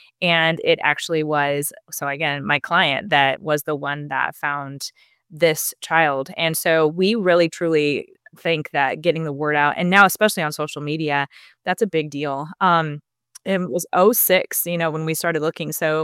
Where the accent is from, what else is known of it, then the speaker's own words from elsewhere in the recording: Lenox, Iowa, United States; now in Omaha, United States; So I was raised in Lenox, Iowa. So just about an hour and a half outside of my current home city, which is Omaha, Nebraska. So okay. Very Midwestern girl here.